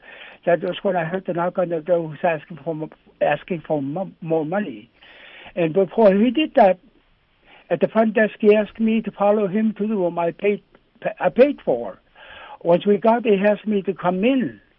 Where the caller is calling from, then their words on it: Eek, Alaska, United States; I'm calling from Eek, Alaska.